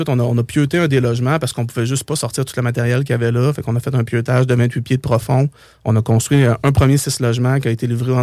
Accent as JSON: {"language": "French", "town": "Saint-Henri", "region": "Quebec", "country": "Canada", "tie": "born or raised there", "said": "Moi, je viens de Saint-Henri, donc ultimement, les terrains que j'ai achetés viennent de peut-être 10 minutes de où ce que j'ai grandi."}